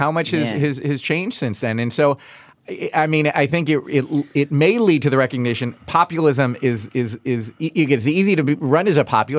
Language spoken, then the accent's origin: English; United States; And it's something that, as an American, I'm, you know, frankly very jealous of.